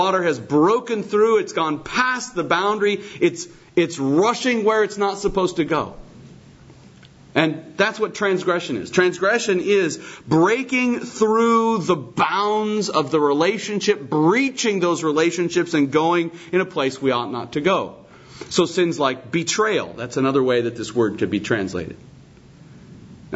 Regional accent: Colorado, United States; when I grew up out in Colorado and visited my grandfather's farm

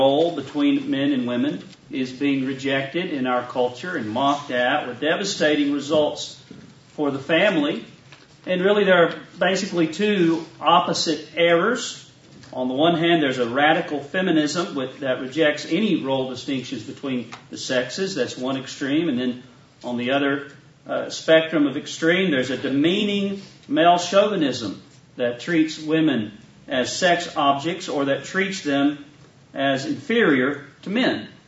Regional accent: the South, United States; accent: southern; so you won't be too distracted by my southern accent saying naked.

